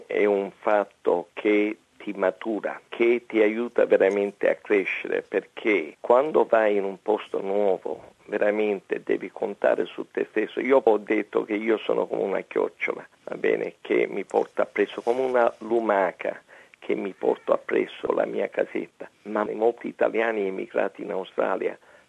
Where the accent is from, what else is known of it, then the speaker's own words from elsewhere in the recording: Sicily, Italy; E pur essendo siciliano e pur essendo orgoglioso della mia sicilianità